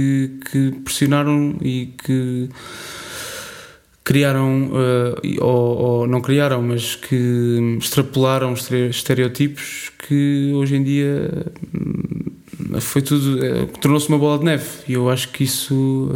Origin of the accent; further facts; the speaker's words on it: Almada, Setúbal, Portugal; also born or lived in Seixal; onde eu cresci, na Margem Sul, Almada, Seixal, Barreiros, toda aquela zona